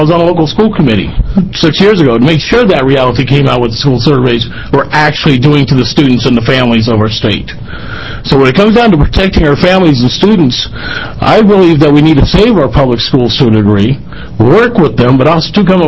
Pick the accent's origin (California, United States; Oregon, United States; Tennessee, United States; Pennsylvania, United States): Oregon, United States; Toledo; I'm from Toledo, Oregon, Lincoln County.